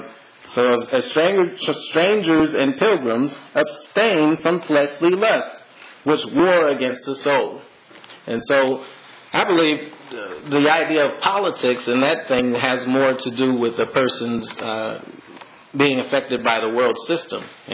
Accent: Oklahoma, United States; But I never lost my love for my home state of Oklahoma. It was always in the back of my mind that I love the state of Oklahoma. That's where I'm from.

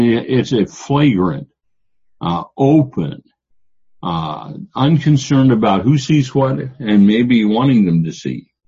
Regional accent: Washington, United States; I don't remember anything in my years of growing up in different places. And in my life, I was raised in Eastern Washington, and there were things that were repulsive and not good there.

